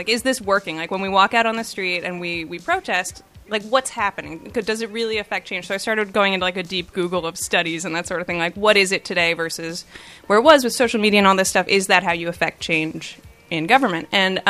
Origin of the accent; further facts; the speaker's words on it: Canada; That's my like, number one concern because I'm Canadian and I'm Canadian